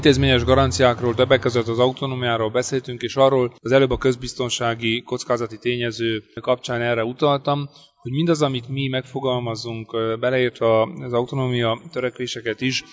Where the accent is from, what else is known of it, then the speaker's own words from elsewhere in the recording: Székely Land, Romania; hisz én is székely vagyok